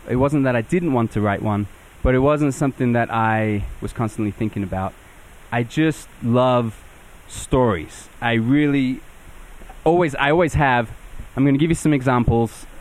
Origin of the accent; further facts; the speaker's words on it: England, United Kingdom; And I grew up in England, where it's easy to sort of imagine that you are a hobbit because you drink a lot of tea